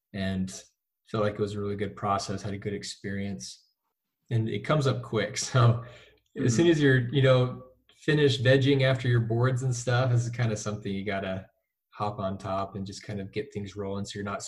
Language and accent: English; St. George, Utah, United States; also born or lived in Colorado; I'm from St. George, Utah.